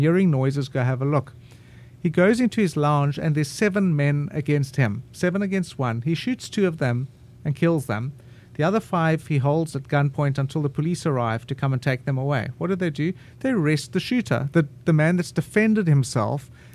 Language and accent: English; Cape Town, Western Cape, South Africa; I'm from Cape Town, South Africa.